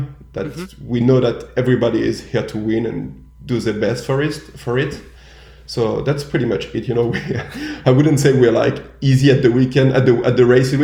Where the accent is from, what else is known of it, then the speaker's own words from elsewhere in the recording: France; first language French; English is a second language; But there were still some odd moments when you joke between French people, you just go naturally French, and sometimes we're just feeling weird.